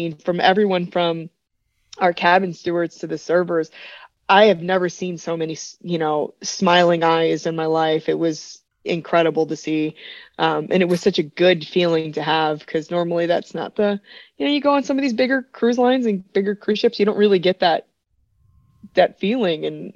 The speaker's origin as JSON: {"language": "English", "country": "United States", "said": "they told us to be prepared to show our passport with our vaccine card to show that we're American."}